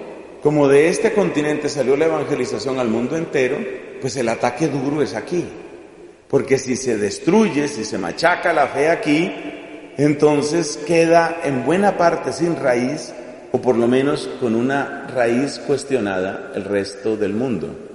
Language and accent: Spanish; Colombia; como colombiano y como deudor de la cultura cristiana y occidental, pues de los 51 años de vida que tengo